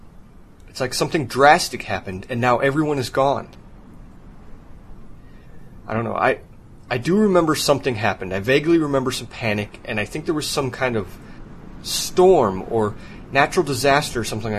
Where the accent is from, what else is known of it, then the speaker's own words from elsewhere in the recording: Valparaiso, Indiana, United States; At least I remember the year I was born. It was 1978. And let's see, I'm from Valparaiso, Indiana.